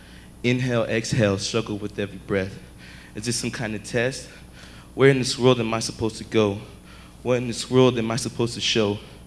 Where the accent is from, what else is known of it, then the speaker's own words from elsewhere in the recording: Yakima, Washington, United States; also born or lived in Top Notch; I was born in Top Notch, Washington, raised in Yakima all my life.